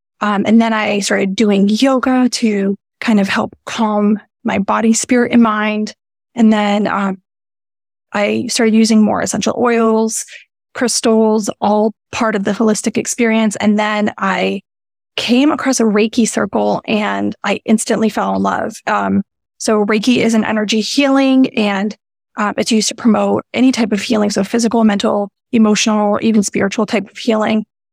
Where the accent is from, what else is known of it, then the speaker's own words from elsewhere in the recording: Miami, Florida, United States; because I grew up in Miami. So that's the thing to do.